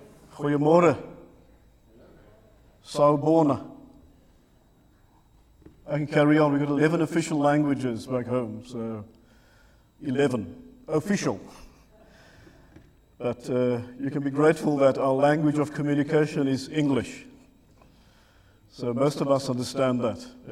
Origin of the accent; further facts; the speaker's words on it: Cape Town, Western Cape, South Africa; coming from South Africa. We're from Cape Town, right at the southern tip of Africa